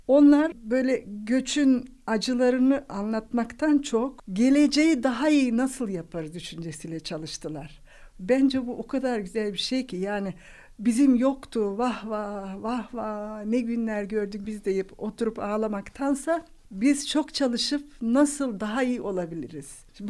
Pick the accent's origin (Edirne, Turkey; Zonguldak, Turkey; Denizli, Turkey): Edirne, Turkey; Yeniköy; 1947 yılında Edirne Uzunköprü Yeniköy'de doğdum. İlkokulu Yeniköy'de, ortaokul Uzunköprü'de, öğretmen okulunu Edirne Kız Öğretmen Okulu'nda okudum.